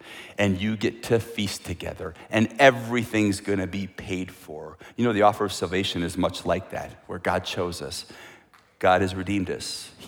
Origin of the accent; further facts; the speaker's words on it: Wisconsin, United States; now I'm from Wisconsin, so that makes sense.